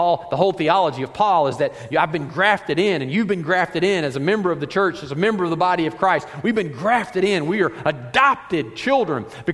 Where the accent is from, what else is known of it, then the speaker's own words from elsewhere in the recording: Kentucky, United States; I'm from Kentucky. I barely can speak the English dialect